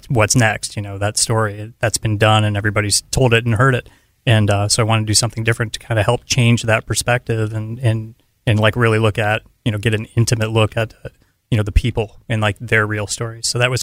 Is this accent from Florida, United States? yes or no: yes; Miami, Florida, United States; And I grew up in Miami, Florida, and that was a huge kind of eye-opening thing